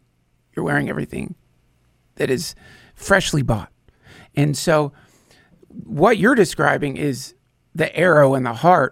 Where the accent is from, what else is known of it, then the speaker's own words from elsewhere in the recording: North Carolina, United States; I grew up in North Carolina, you were made fun of mercilessly.